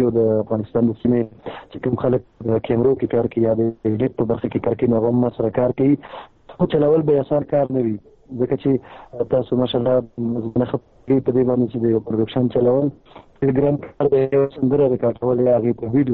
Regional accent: Khyber Pakhtunkhwa, Pakistan; زما کور اوس هم په خیبر پختونخوا کې دی، چون زما پیدایش هلته شوی دی، ما تعلیم تربیه هغلته کړې ده.

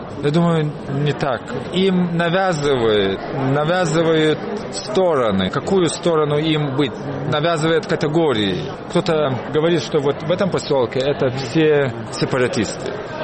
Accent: Lithuania; Потому что я сам из Литвы.

